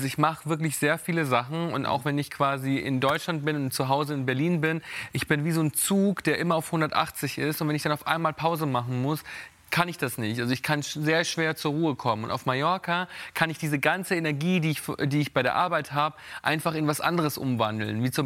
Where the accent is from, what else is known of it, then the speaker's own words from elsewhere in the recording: Italy; now in Spain; Also ich bin ja Italiener